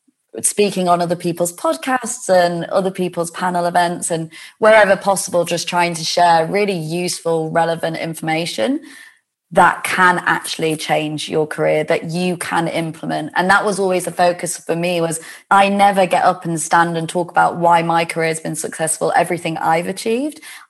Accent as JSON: {"language": "English", "town": "Leeds", "region": "Yorkshire and the Humber", "country": "United Kingdom", "also_born_or_lived": "Manchester", "lives_now": "London, United Kingdom", "said": "as a northerner from Leeds originally, but, you know, moving down to London, I came down from Manchester"}